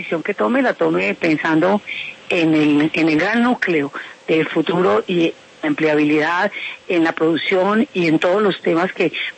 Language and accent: Spanish; Colombia; Yo me siento muy orgullosa como colombiana